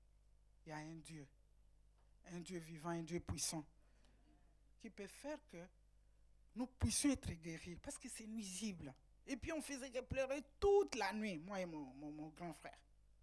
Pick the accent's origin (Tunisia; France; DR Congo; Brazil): DR Congo; Parce que chez nous, en RDC, personne ne plante les papayers